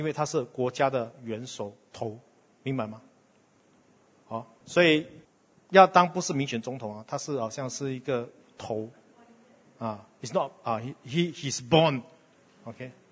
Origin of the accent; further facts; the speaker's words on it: Singapore; 然后影响了我们新加坡人